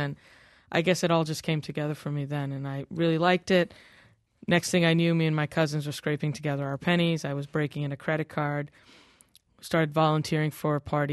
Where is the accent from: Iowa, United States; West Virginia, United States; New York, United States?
New York, United States; Westbury; Well, I grew up in New York City, in a suburb of New York, Westbury, Long Island, around the time, without revealing too much about my age, when hip hop was just coming to the fore.